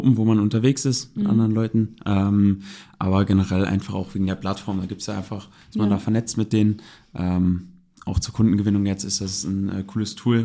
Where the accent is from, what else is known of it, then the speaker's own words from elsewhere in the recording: Salmtal, Rhineland-Palatinate, Germany; ich komme aus Salmtal